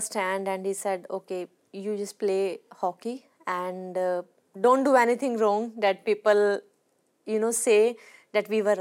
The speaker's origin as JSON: {"language": "English", "region": "Haryana", "country": "India", "said": "because I came from Haryana, and if we talk about Haryana 25 years ago, not many people encourage girls to play sport, actually."}